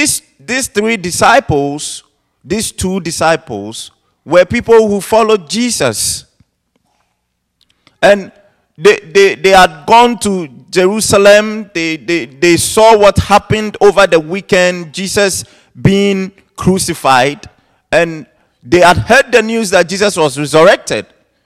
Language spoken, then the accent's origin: English; Ghana; I mean, I'm naturally from Ghana, and I teach her a lot about culture and my culture and stuff like that.